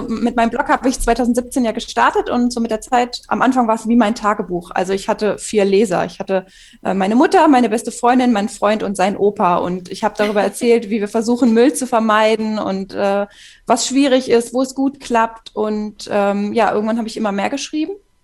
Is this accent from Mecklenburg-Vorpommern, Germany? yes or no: no; Hanover, Lower Saxony, Germany; ich bin 24 Jahre alt. Ursprünglich komme ich aus Hannover, aber wohne jetzt seit 2 Jahren in einem kleinen Dorf in Sachsen in der Region Zwickau.